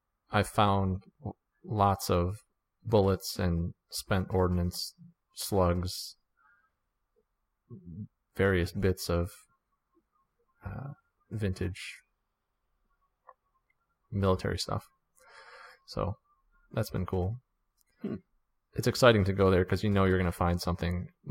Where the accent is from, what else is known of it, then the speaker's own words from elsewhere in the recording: Illinois, United States; I'm from Illinois. We didn't get that much for our cans.